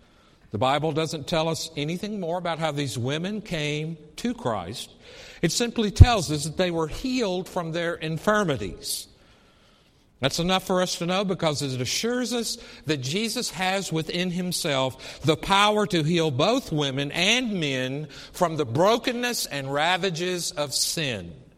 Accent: the South, United States; accent: Southern; I have to work really hard to say the word soil, because I'm from the South. And when you're from the South, you say soul, right?

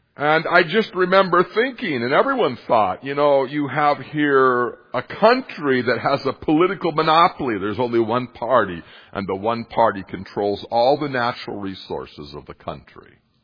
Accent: Montana, United States; And, you know, growing up in Montana, you could drive out through eastern Montana and you had Malmstrom Air Force Base and you had 300 plus missile sites

